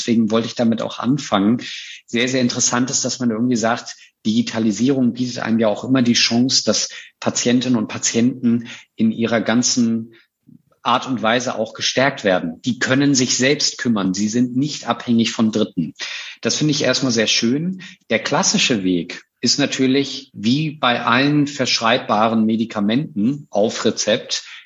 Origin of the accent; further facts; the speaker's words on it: Northern Germany, Germany; born there; Ich bin das als gebürtiges Nordlicht